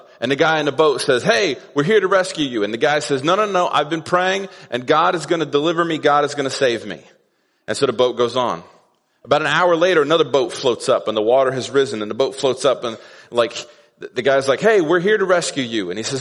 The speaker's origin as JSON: {"language": "English", "town": "Terre Haute", "region": "Indiana", "country": "United States", "said": "I mentioned that I was from Terre Haute"}